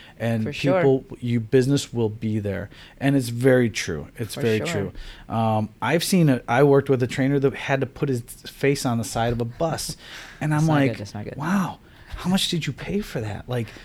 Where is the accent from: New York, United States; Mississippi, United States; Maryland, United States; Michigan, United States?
New York, United States; Buffalo; now in California, United States; So when I moved out to California, I grew up in Buffalo, New York. So when I moved out to California in 97, I was still working in the restaurant industry.